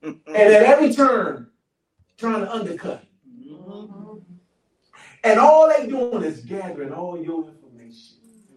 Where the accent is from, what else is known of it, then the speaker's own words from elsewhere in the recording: Washington, District of Columbia, United States; from Southeast Washington, D.C. by way of the Holy Ghost.